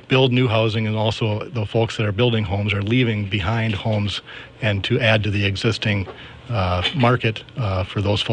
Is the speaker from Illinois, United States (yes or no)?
no; Austin, Texas, United States; also born or lived in Minneapolis; I was 4 years in college and then 16 years in Minneapolis area. And I came back to Austin, my hometown, 15 years ago.